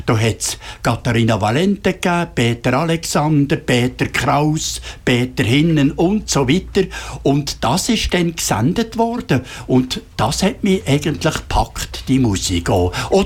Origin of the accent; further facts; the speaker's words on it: Dieterswil, Bern, Switzerland; also born or lived in Basel; mein Vater hat in Dieterswil, das ist hier bei Münchenbuchsee, ein Haus gekauft. Und dann bin ich dort in die Schule und dort aufgewachsen. Und da habe ich eben jetzt einfach zwei Wurzeln, zwei Standbeine. Das eine ist Basel, Baselbiet, und das andere eben hier im Bernbiet.